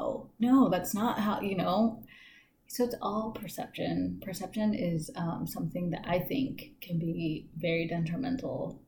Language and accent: English; San Diego, California, United States; I grew up in Golden Hills, like Logan neighborhood, they see what that is now, right?